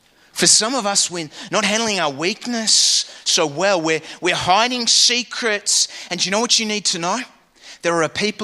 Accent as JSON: {"language": "English", "region": "England", "country": "United Kingdom", "said": "I mean, I'm English."}